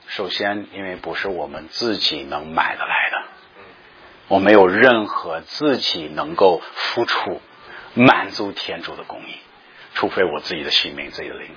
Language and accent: Chinese; China; 他不懂我们中国人这个心复杂